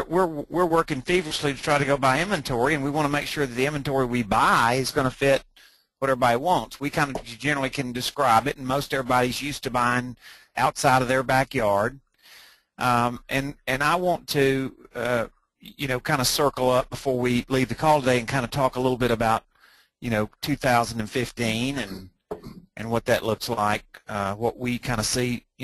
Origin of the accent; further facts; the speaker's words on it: Jackson, United States; I was raised in South Jackson.